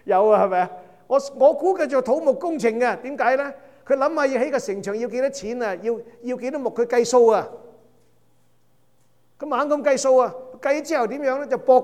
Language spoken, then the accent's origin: Cantonese; Guangdong, China; 我哋廣東人有一句俗語叫借聽割禍啊